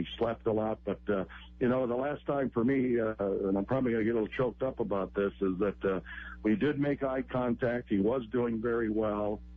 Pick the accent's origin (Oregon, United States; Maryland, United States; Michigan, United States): Michigan, United States; Detroit; my memories of that 16 NHL back when I grew up in Detroit are priceless.